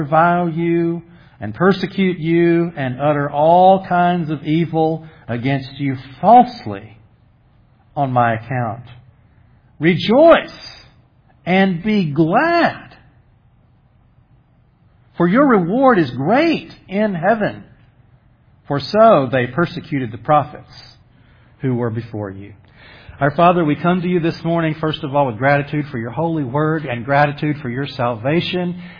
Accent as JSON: {"language": "English", "town": "Lake Jackson", "region": "Texas", "country": "United States", "tie": "born there", "said": "because I was born in Lake Jackson, Texas, which is about in the middle between Houston and Corpus Christi."}